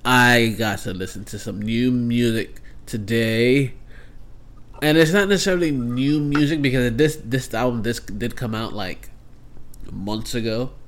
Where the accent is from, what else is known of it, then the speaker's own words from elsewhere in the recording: New York, United States; Nope. I'm from Rockland County.